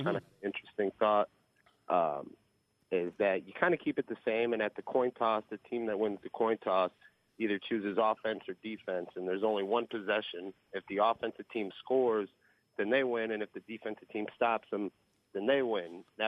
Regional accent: Las Vegas, Nevada, United States; I think the only thing that would be weird, you know, seeing as I'm from Vegas, is how they would deal with the point spread

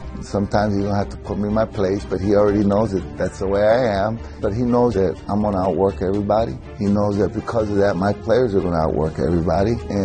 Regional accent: Port Isabel, Texas, United States; I'm from Port Isabel, Texas. Down there in Texas, it's just like people say.

